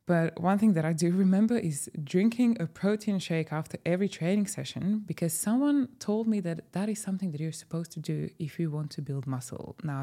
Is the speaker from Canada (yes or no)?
no; Croatia; English is a second language; moved away as an adult; now in London, United Kingdom; And then I went back to Croatia, and I knew that I want to move out of my hometown, and I'm grateful that I have had the opportunity to move to London. So I packed my whole life in one suitcase and moved to London.